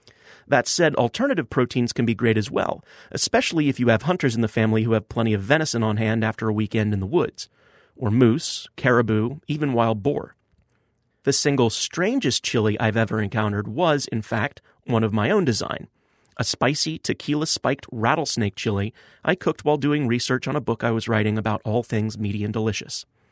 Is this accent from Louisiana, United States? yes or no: yes; New Orleans, Louisiana, United States; Growing up in New Orleans, there were always satisfying soups and stews to be enjoyed in the Gold House